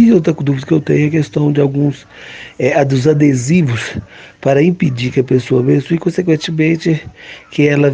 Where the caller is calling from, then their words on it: Belo Horizonte, Minas Gerais, Brazil; eu sou aqui do Barreiro.